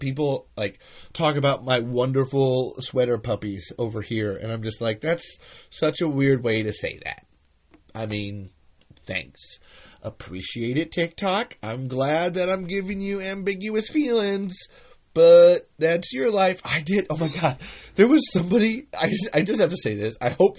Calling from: Iowa, United States; Where am I streaming from, folks? I'm streaming from Iowa.

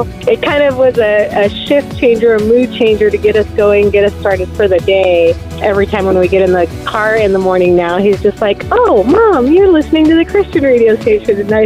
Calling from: Phoenix, Arizona, United States; From Phoenix, Arizona.

